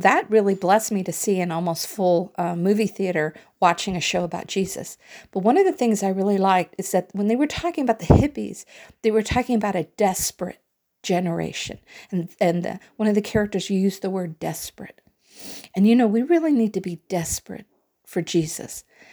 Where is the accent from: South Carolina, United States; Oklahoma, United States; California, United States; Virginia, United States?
California, United States; Santa Ana; It was in Costa Mesa, California, which was only 9 miles away from where I grew up in Santa Ana.